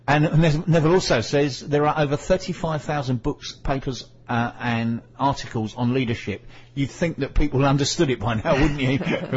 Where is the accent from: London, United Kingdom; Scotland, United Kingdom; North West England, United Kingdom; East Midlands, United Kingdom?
London, United Kingdom; I'm from West London, not East London.